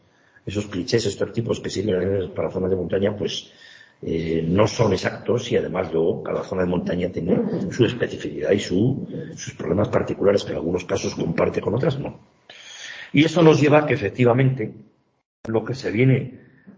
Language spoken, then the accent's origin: Spanish; Palencia, Castile and León, Spain; Yo soy de Palencia capital, y a la montaña palentina he venido muchas veces.